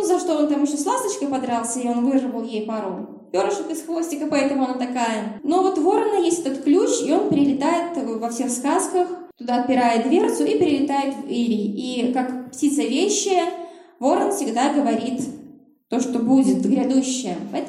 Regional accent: Belarus; Раньше у него были ключи от Ирия. Ирия, мы говорим, белорусы.

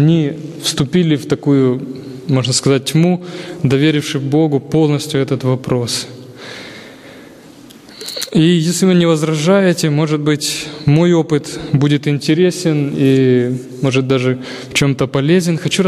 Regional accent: Ukraine; Я сам из Украины, а она из Молдавии.

